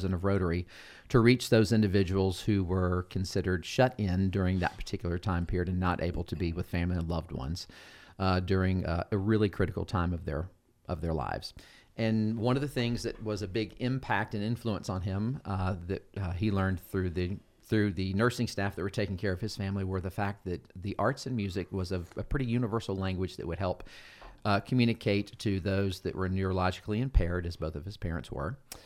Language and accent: English; Carrollton, Georgia, United States; So I grew up here in Carrollton and moved away for almost 30 years, and had the good privilege to come back to serve as the head of school for Oak Mountain Academy about 7 years ago.